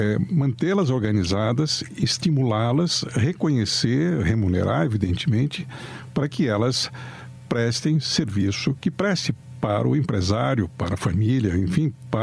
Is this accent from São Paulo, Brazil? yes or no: yes; Jaú, São Paulo, Brazil; Eu sou caipira de Jaú.